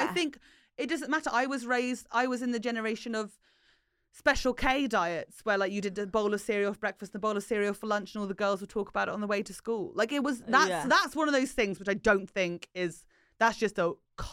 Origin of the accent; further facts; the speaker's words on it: Fleet, South East England, United Kingdom; I'm from Fleet, so in northeast Hampshire.